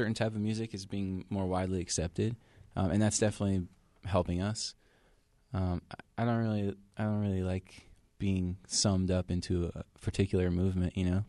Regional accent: New Jersey, United States; I grew up on the Jersey Shore

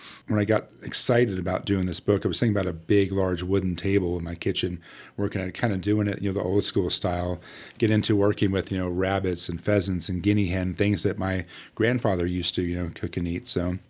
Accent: New Jersey, United States; You know, I grew up in New Jersey in a seafood house.

